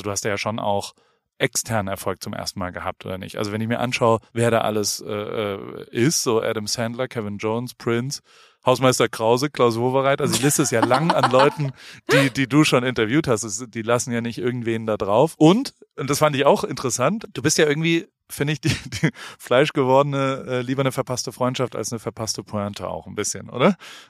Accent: Heidelberg, Baden-Württemberg, Germany; ich bin in Heidelberg aufgewachsen

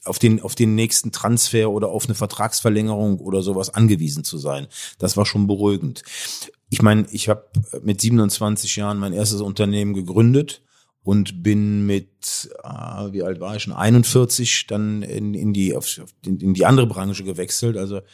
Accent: Cologne, North Rhine-Westphalia, Germany; Ich komme aus Köln.

